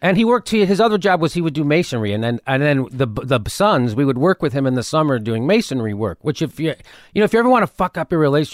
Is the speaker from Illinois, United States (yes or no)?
yes; Chicago, Illinois, United States; now in Los Angeles, United States; Yes, right in the city, right by Midway Airport.